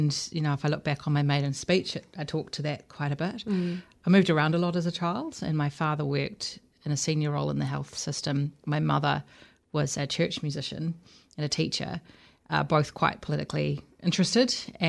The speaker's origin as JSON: {"language": "English", "town": "Timaru", "region": "Canterbury", "country": "New Zealand", "tie": "born there", "said": "So while I was born in Timaru, I only lived there for about 2 years."}